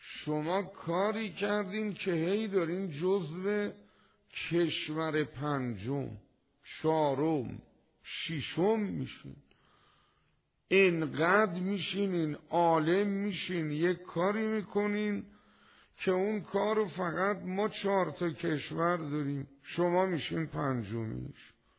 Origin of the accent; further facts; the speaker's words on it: Iran; خب یه کسی فهمید ما ایرانی هستیم